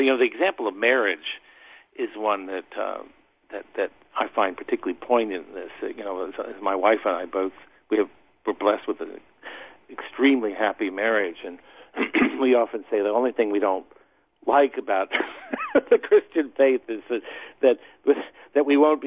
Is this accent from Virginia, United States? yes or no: no; Maryland, United States; also born or lived in New Orleans; I'm from Maryland, and I grew up in Maryland, got all my formal education there.